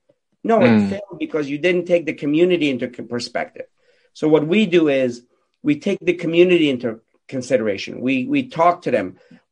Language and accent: English; Pittsburgh, Pennsylvania, United States; So I grew up in Pittsburgh. I played all the sports, soccer, tennis, football, you name it.